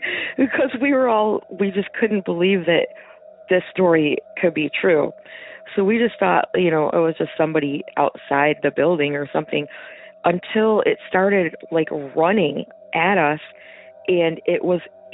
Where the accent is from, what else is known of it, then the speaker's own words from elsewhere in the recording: Michigan, United States; I'm from Michigan.